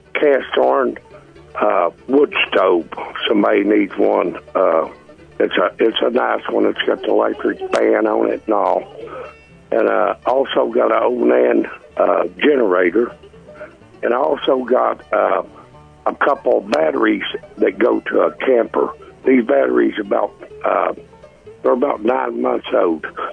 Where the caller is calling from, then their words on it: Mount Sterling, Kentucky, United States; Mount Sterling.